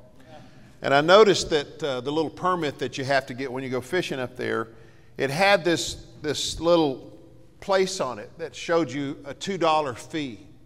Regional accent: Texas, United States; Again, I grew up in West Texas. You could see Lubbock from my house, and it was 30 miles away, okay?

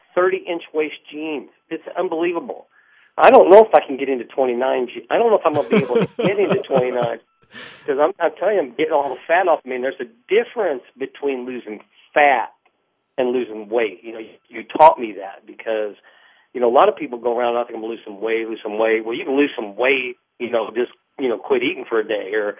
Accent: Greenwood, Indiana, United States; from Greenwood, Indiana, and I met John probably back in November.

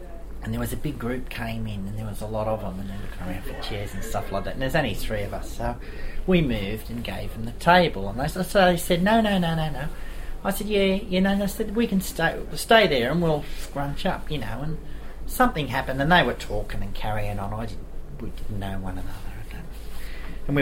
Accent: Waterloo, New South Wales, Australia; I said, whereabouts did you... I said, I come from Waterloo.

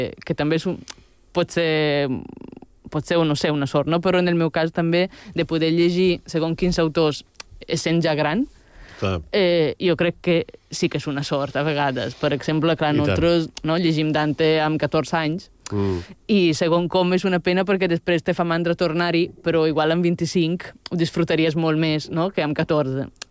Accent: Balearic Islands, Spain; jo al final som de Mallorca, que diríem, no?

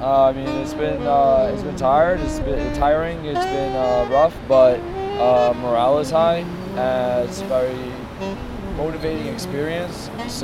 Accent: Brooklyn, New York, United States; Brooklyn.

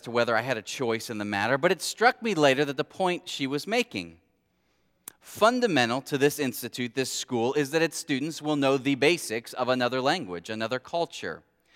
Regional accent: Ohio, United States; accent: Midwestern; I'm from Ohio. Other languages are very foreign. I speak English, prefer a Midwestern version of that.

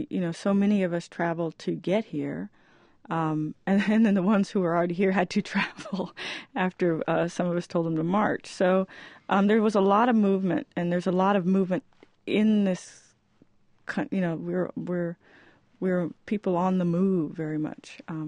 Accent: Fort Knox, Kentucky, United States; born there; also born or lived in North Carolina; I'm a little kid because I was just born, and we moved from Fort Knox, where I was born, to North Carolina.

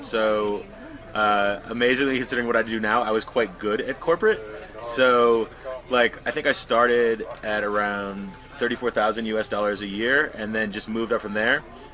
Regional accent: Fairbanks, Alaska, United States; now in Chile; I'm from Fairbanks, Alaska, United States.

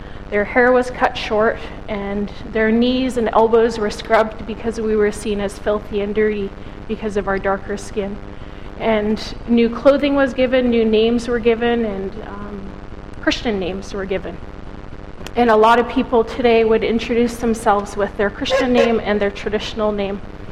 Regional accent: North Vancouver, British Columbia, Canada; I am First Nations from the Squamish Nation, which is in North Vancouver, and their traditional territory, our traditional territory, runs up through the Squamish and Iloho Valleys right from North Vancouver.

